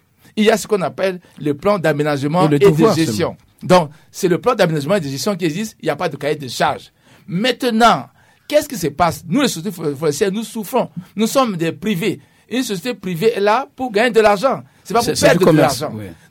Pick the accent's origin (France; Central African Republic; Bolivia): Central African Republic; Moi, je suis centrafricain d'abord, pour aider notre pays.